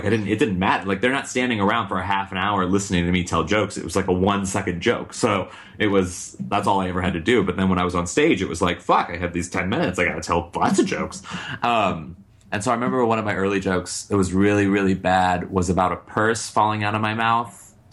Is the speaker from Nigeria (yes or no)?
no; St. Louis, Missouri, United States; Yeah, I started, so when I was a kid, I'm from St. Louis, Missouri, and I graduated high school with Nikki Glaser